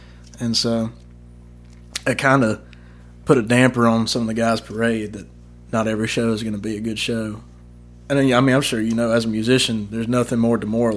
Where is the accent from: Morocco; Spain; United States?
United States; Alabama; and growing up in Alabama as an Alabama fan, I didn't know.